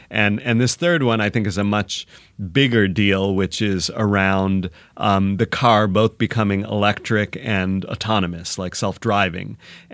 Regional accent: Michigan, United States; also born or lived in Seattle; now in Los Angeles, United States; No, I grew up in Michigan, but I was in Seattle a long time.

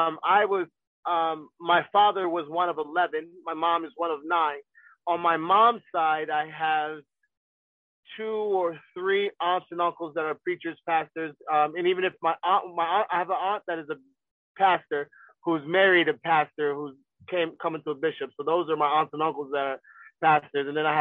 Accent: Ghana; I'm Ghana. I'm Ghanaian, and my father died over there when I was 9 years old.

